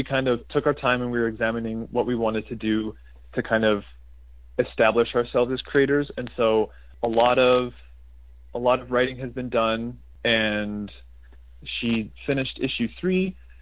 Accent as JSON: {"language": "English", "region": "Saskatchewan", "country": "Canada", "tie": "born or raised there", "said": "Because growing up in Saskatchewan, it's pretty limited."}